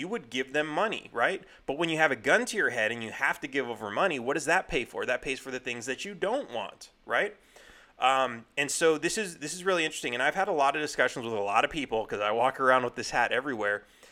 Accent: California, United States; moved away as an adult; I grew up in California, and I was exposed to mostly Democrat rhetoric. It's a blue state. When I was maybe in my late 20s, I moved to Texas, which is a red state

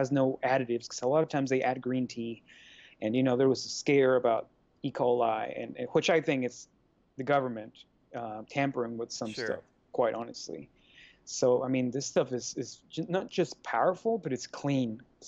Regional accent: Mexico; I mean, I am from Mexico, so I understand.

